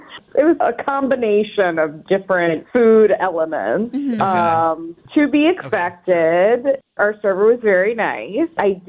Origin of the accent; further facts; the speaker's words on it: Perry Hall, Maryland, United States; from Perry Hall.